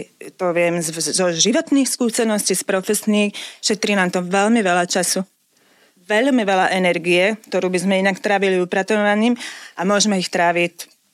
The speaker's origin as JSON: {"language": "Slovak", "town": "Hrnčiarovce nad Parnou", "region": "Trnava Region", "country": "Slovakia", "said": "ja som z Trnavy. Konkrétne z Hrnčiaroviec. A to ja som na to hrdá, že tak rozprávam"}